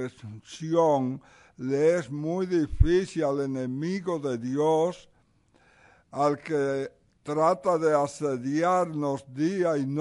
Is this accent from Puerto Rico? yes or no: no; Santo Domingo, Distrito Nacional, Dominican Republic; vengo de Santo Domingo, República Dominicana